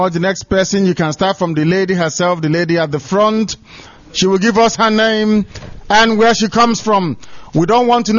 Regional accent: Abia, Nigeria; from Isiama Faruku Ibeku. That's where I come from in Biafra land.

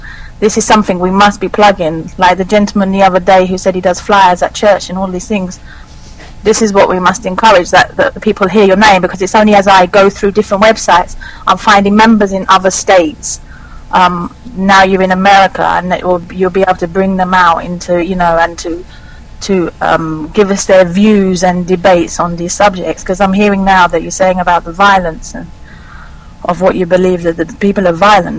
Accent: England, United Kingdom; I'm English

